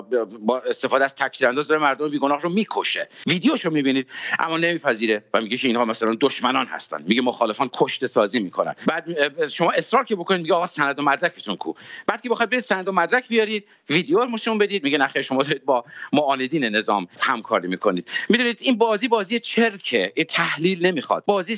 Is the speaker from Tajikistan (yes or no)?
no; Iran; من و شما به عنوان یک ایرانی بهتر از خارجی ها باید بشناسیم